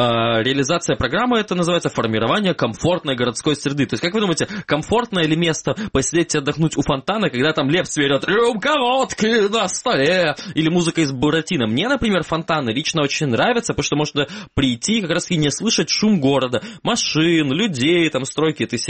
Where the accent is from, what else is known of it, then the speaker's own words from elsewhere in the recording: Crimea, Ukraine; я, хоть и крымчанин